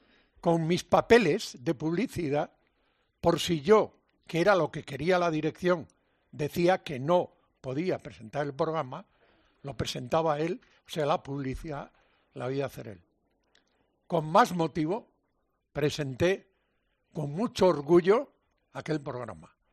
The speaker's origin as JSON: {"language": "Spanish", "region": "Galicia", "country": "Spain", "said": "Y como buen gallego, desconfiado, digo, algo hay aquí debajo."}